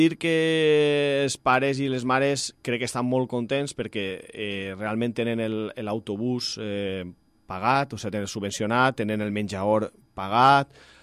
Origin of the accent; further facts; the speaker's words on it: Xàtiva, Valencian Community, Spain; jo he nascut en Xàtiva i fins al 2012 he viscut en Xàtiva. Els meus pares són de Xàtiva. En fi, la família de mon pare tota és de Xàtiva